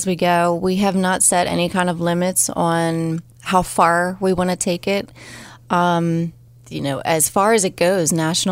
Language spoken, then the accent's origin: English; Forest Hill, Maryland, United States; We're from Forest Hill.